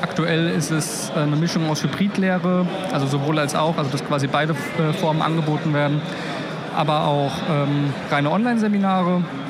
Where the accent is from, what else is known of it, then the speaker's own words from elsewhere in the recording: Mainz, Rhineland-Palatinate, Germany; born there; now in Potsdam, Germany; Also ich bin im Land Brandenburg und wohne in der Landeshauptstadt von Brandenburg, also in Potsdam. Bin aber eigentlich gebürtiger Mainzer.